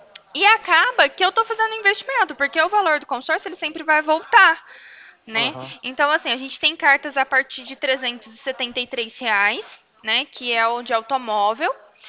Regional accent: Franca, São Paulo, Brazil; Aqui em Franca, eu sou de Franca.

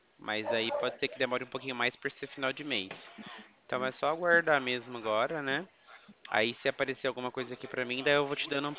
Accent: Limeira, São Paulo, Brazil; Eu sou de Limeira, São Paulo.

